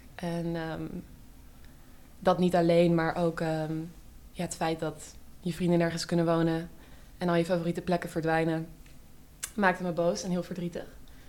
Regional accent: Amsterdam, North Holland, Netherlands; ik kom uit Amsterdam, ik ben hier opgegroeid, in Oud-West. Ik ben 25, dus dat was eind jaren 90.

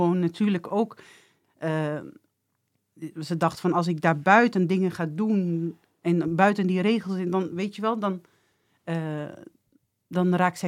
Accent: Winterswijk, Gelderland, Netherlands; Ik ben opgevoed in Winterswijk. Dat is echt de Achterhoek. Daar praten ze ook zo.

